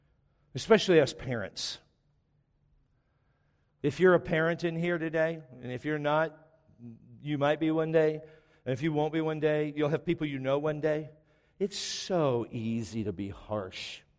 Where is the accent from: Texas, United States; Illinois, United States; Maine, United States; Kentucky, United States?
Texas, United States; It's not like growing up in Texas. If you say certain phrases, you can say anything you want to people.